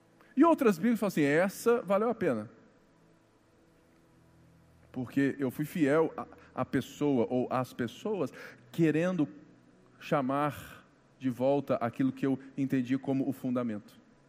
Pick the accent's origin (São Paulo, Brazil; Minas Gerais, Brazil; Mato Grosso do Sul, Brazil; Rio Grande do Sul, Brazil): Minas Gerais, Brazil; Como um bom mineiro, prepara um cafezinho com pão de queijo